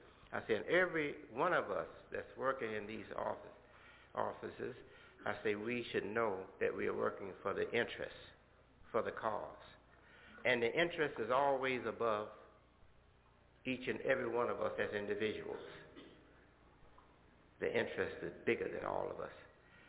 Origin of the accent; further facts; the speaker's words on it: Chicago, Illinois, United States; in the area of town, suburban areas of Chicago, my hometown